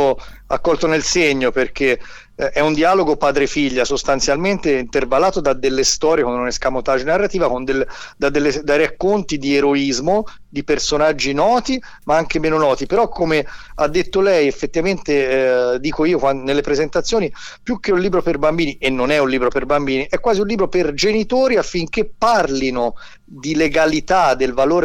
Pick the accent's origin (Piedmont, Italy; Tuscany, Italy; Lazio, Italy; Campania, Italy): Tuscany, Italy; Grosseto; also born or lived in Sicily / Prato / Emilia-Romagna; io nasco a Grosseto, quindi la mia terra è la Maremma, dove ho scritto due libri. Poi il lavoro e la vita mi hanno portato in giro dalla Sicilia, di nuovo in Toscana, a Prato, in Emilia Romagna